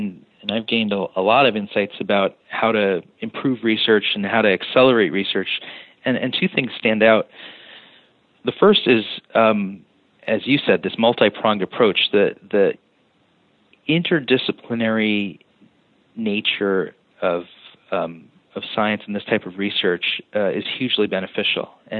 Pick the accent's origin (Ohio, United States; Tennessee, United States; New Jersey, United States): New Jersey, United States; Yeah, well, I grew up in New Jersey